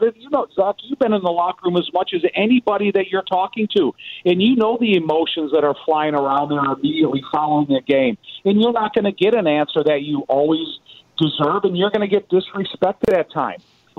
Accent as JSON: {"language": "English", "town": "Joliet", "region": "Illinois", "country": "United States", "said": "I'm from Joliet, Illinois. I've never seen that stuff before."}